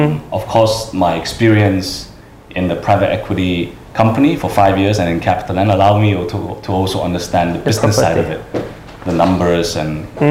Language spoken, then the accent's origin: English; Singapore; also born or lived in Beijing; now in Jakarta, Indonesia; Yeah, but I'm originally from Singapore.